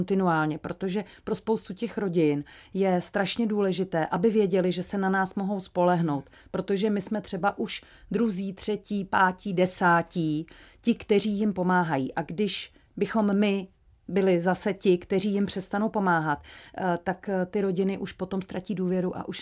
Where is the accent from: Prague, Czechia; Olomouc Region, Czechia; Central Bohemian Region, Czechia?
Central Bohemian Region, Czechia; protože jsem ze Středočeského kraje